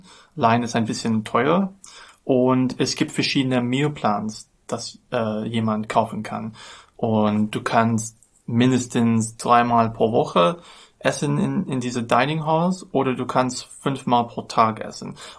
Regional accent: United States; German is a second language; ich bin ein Studienberater für IEC und ich komme aus den USA.

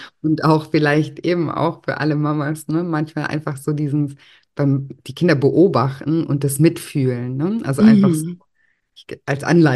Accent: Konstanz, Baden-Württemberg, Germany; es gibt so Wege in meiner Heimatstadt in Konstanz, die bin ich schon so oft gelaufen.

